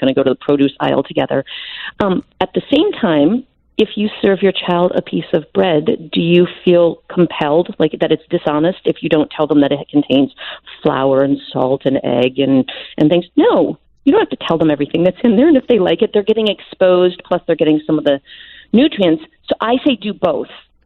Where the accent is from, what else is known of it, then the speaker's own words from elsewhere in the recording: Wisconsin, United States; I grew up in Wisconsin and didn't like to eat quite a few vegetables when I was a kid.